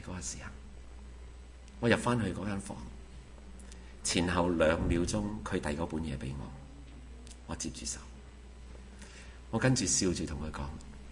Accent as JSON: {"language": "Cantonese", "country": "Canada", "said": "我是加拿大人，我使乜要你哥斯达黎加嗰个居留？"}